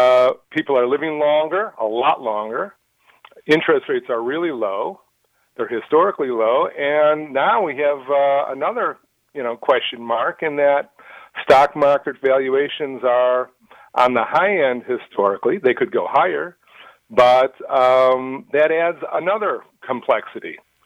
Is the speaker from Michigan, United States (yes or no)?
no; Highland Park, Illinois, United States; Yes, I grew up in Highland Park, and I live in Deerfield. So about 3 miles away from each other.